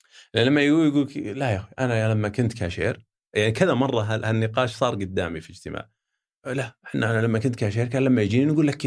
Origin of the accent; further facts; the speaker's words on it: Saudi Arabia; نتأكد أنه ما في أحد يستخدمني أنا لأني أنا سعودي